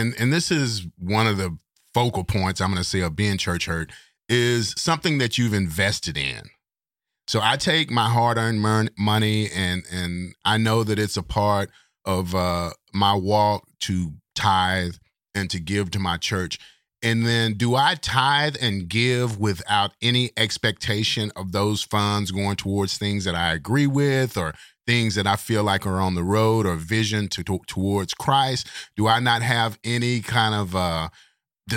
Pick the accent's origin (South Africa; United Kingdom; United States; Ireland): United States; Texas; Well, I'm used to this because I'm from Texas and I mispronounce about 90% of every word that you could possibly say.